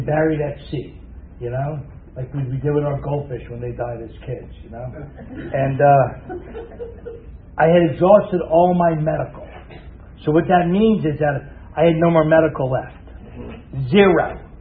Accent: New Jersey, United States; I'm a guy from Jersey, so I'm going to talk with my hands, okay? That's what we do in Jersey.

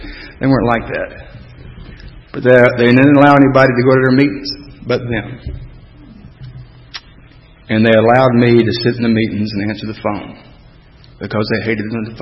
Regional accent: Atlanta, Georgia, United States; I was born and raised in Atlanta. And for those of you that are confused about that, that means inside the city limits.

